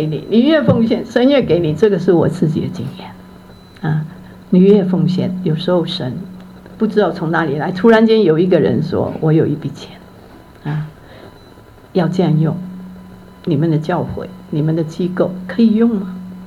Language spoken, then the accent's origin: Chinese; Hong Kong; Chinese is a second language; 我本来不是讲国语的，普通话的，我是香港长大的。你觉得我的国语还可以吗？